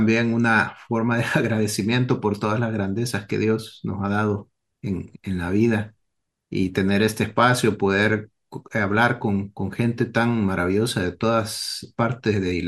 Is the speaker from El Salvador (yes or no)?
yes; El Salvador; yo soy del Salvador, del Salvador.